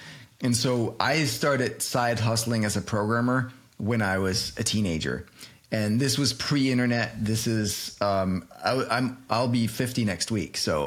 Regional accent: Denmark; English is a second language; moved away as an adult; now in New York, United States; I'm born and raised in Denmark, but I got a job in Boston for a software company there. And I didn't want to move to Boston, so I insisted on living in New York.

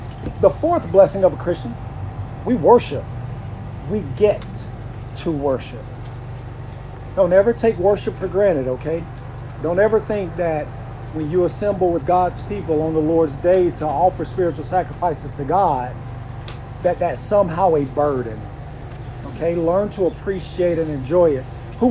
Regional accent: Tennessee, United States; I'm from Tennessee. I'm here in Kentucky.

